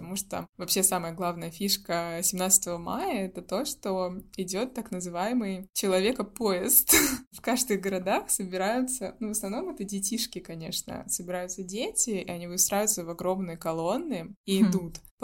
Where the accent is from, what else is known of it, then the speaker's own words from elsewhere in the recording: Russia; И я говорю, из России